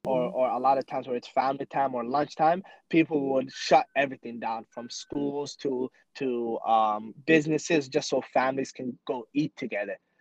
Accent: Canada; So coming to Canada, I think I was like 8, 9-ish, around that age. Yeah. Growing up in Canada, I started working at a very young age.

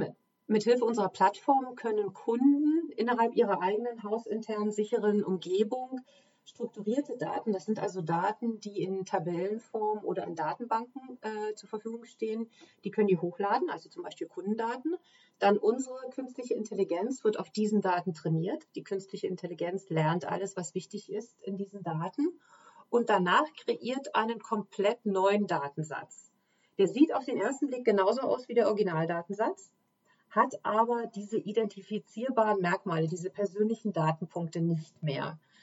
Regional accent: Germany; moved away; Ich bin ursprünglich aus Deutschland, habe dort meine Karriere angefangen

